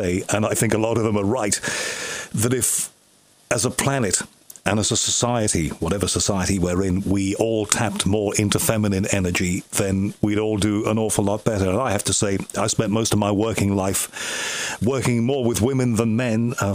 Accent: Liverpool, North West England, United Kingdom; I'm from Liverpool, and Liverpool, you may not know this, but is a city that is half Catholic and half Protestant, and my family is divided right down the middle.

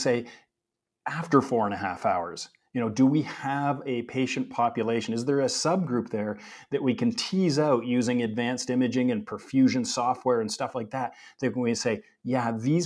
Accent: Canada; you know, I'm Canadian, eh?

